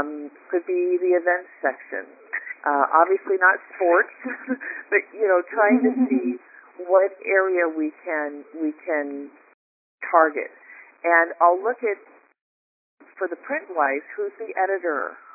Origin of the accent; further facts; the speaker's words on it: Spokane, Washington, United States; And we happen to be from Spokane, Washington, both of us.